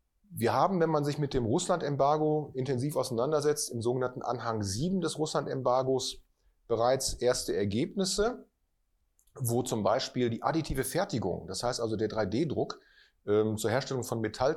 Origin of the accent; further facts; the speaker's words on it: North Rhine-Westphalia, Germany; also born or lived in Lower Saxony; Ich bin ja gebürtiger Niedersachse, habe aber meine Kindheit und Jugend am Niederrhein verbracht.